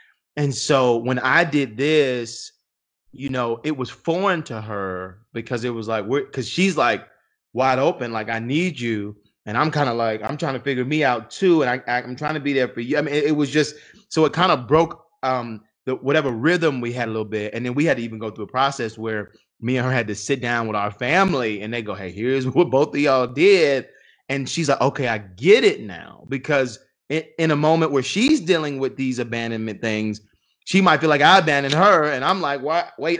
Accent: Georgia, United States; I grew up on Auburn. I think we talked about that. We may not, but I grew up on Auburn, birthplace of MLK.

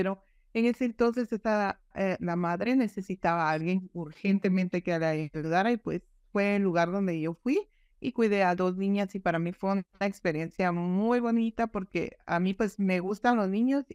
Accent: Guatemala; moved away as an adult; desde la primera vez que empecé a trabajar, yo vine de Guatemala. En Guatemala siempre me han interesado los niños

